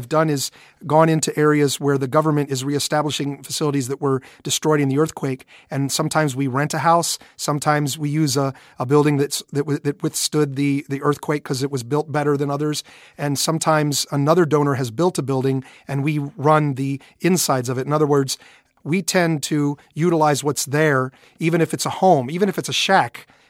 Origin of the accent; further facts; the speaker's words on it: United States; So as an American citizen, I feel a responsibility.